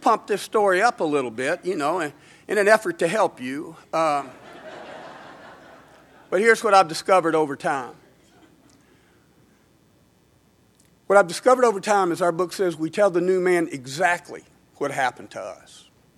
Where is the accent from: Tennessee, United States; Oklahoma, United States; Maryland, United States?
Tennessee, United States; Smyrna; I grew up in Smyrna, Tennessee, small town, good family, you know, middle class family